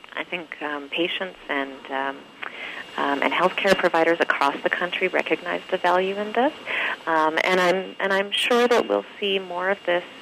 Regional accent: Vancouver, British Columbia, Canada; Born and raised in Vancouver.

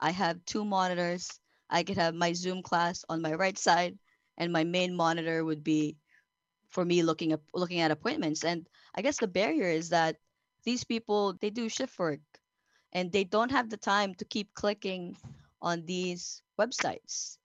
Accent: Toronto, Ontario, Canada; I'm from Toronto, Ontario. I'm a student from York University

